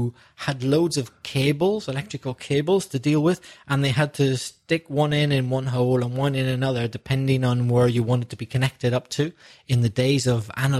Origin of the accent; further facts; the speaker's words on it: Belfast, Northern Ireland, United Kingdom; I certainly did, yeah. And my mum kept the milkman on as long as she could until I think the company just stopped and went out of business.